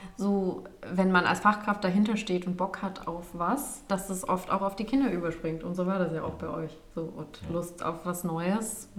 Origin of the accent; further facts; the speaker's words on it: Baden-Württemberg, Germany; Ich komme übrigens auch aus dem Süden Deutschlands, Baden-Württemberg.